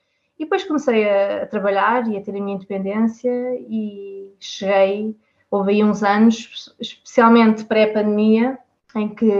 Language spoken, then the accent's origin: Portuguese; Lisbon, Portugal; eu sou de Lisboa, ver esquilos não é nem um pouco mais ou menos comum